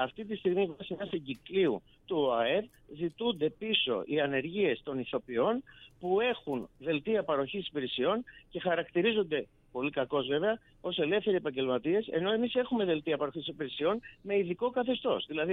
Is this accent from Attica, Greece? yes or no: yes; Piraeus, Attica, Greece; γιατί είμαι Πειραιώτης